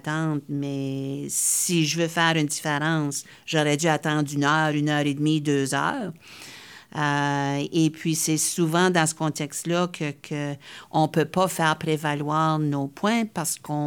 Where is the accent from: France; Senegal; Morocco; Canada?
Canada; Moncton, New Brunswick; moi, j'ai grandi à Moncton. J'ai grandi dans les années du fameux Marilyn Jones et puis tout le débat linguistique qui s'est passé dans ce contexte-là.